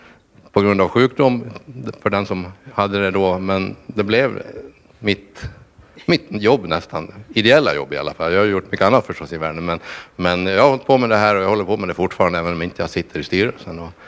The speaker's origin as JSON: {"language": "Swedish", "town": "Boda", "country": "Sweden", "tie": "born or raised there", "said": "jag är ju född och uppväxt i Boda"}